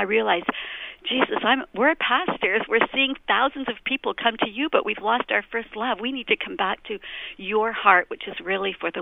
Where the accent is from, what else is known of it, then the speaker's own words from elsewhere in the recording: Canada; I'm a Canadian girl.